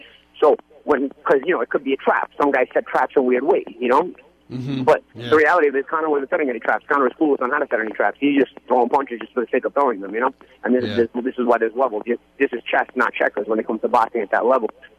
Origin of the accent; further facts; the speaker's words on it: Brooklyn, New York, United States; The world I come from Brooklyn in the 80s and 90s.